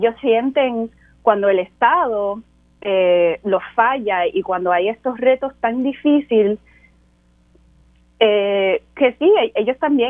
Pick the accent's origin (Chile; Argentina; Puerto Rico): Puerto Rico; podemos oír nuestro acento, cómo hablamos como boricuas.